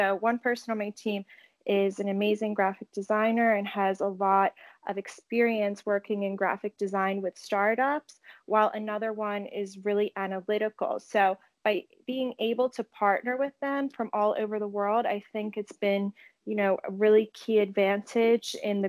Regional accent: United States; I knew how to speak Spanish, mostly because I'm American, but my father is Portuguese.

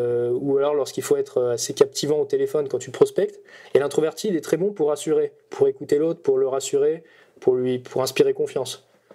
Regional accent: France; ce qu'RSD fait chez nous en France

